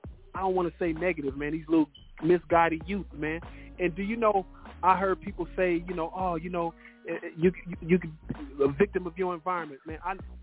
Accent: Los Angeles, California, United States; man, I grew up in South Central, man, on the west side. I grew up on Slauson and Dinker, man.

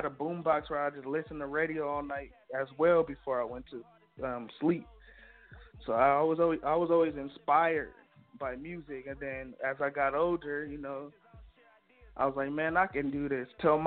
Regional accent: Long Beach, California, United States; also born or lived in Lancaster; I'm from Eastside Long Beach, California, and I also rep Lancaster, California, because I moved from Long Beach to Lancaster.

